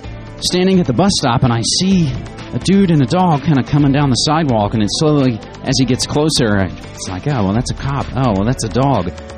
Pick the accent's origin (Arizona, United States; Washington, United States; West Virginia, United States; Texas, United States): West Virginia, United States; now in Portland, United States; I'm flying back to West by God, Virginia, to my hometown.